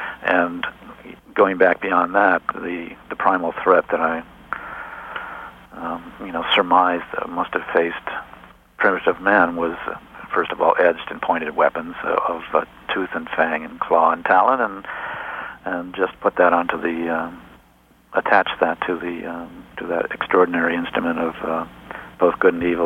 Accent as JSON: {"language": "English", "town": "Cleveland", "region": "Ohio", "country": "United States", "tie": "born or raised there", "said": "Cleveland, Ohio. It wasn't like I was living out in the middle of in a holy roller territory."}